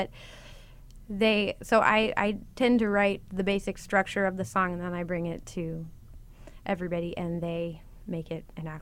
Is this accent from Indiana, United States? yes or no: yes; Plainfield, Indiana, United States; I grew up in Plainfield, Indiana.